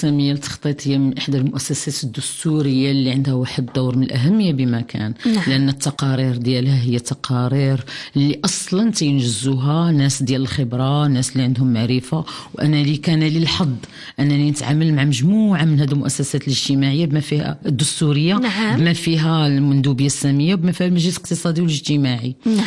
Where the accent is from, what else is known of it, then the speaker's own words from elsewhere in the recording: Morocco; حنا كدولة مغربية عندنا حضور دولي ووطني وإفريقي كبير